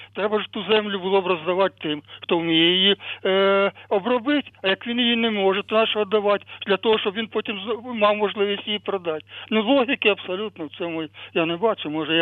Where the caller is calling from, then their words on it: Kyiv, Ukraine; А я дуже здалеку, з Києва